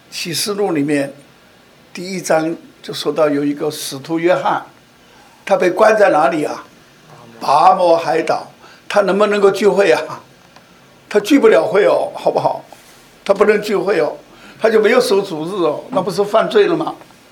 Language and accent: Chinese; China; 我记得啊，好像我们中国人有传统，家庭里头那一天一定要吃鱼啊。